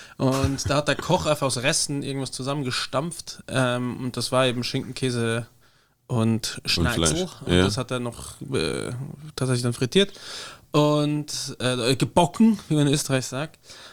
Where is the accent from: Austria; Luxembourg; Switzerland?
Luxembourg; Bei uns in Luxemburg gab es jahrelang Thüringer Würstel